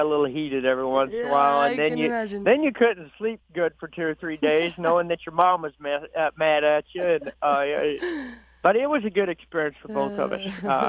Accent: Kansas, United States; moved away; Originally, we're from Kansas, and we got a lot of family in Kansas, so I wanted to come out this way and get closer to family.

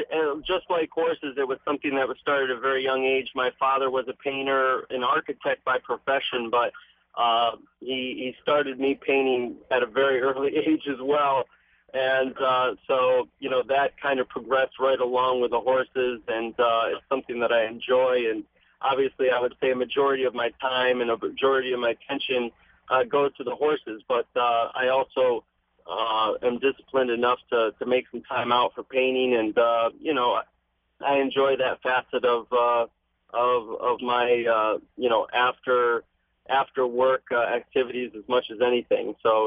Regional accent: Newark, New York, United States; also born or lived in Clifton Springs; I was born in Clifton Springs. I grew up in Newark, New York, which is not far. And like Clifton, a very small town

